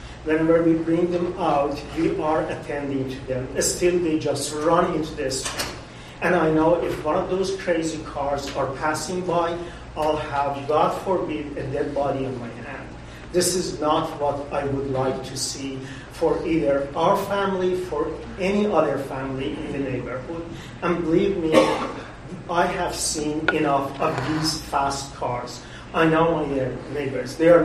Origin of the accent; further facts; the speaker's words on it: New York, United States; we thought we are going to die out of getting bored in the middle of nowhere because we are coming from New York.